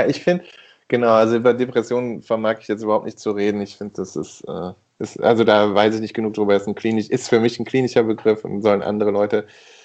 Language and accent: German; Rhineland, Germany; da bin ich Rheinländer, jeder Jeck ist anders